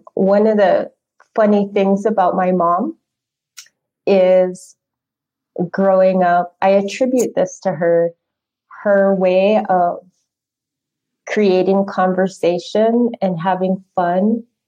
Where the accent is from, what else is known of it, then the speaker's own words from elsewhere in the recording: Phoenix, Arizona, United States; also born or lived in Four Corners; We moved a lot. I grew up mostly in the Southwest, in the Phoenix Valley and in the Four Corners area. So that's where I grew up.